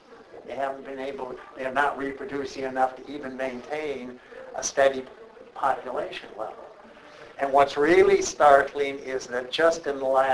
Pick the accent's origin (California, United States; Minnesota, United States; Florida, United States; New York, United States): Minnesota, United States; also born or lived in Wisconsin; now in Texas, United States; I come from Minnesota. I love the woods. I love the outdoors, nature. I came down to Texas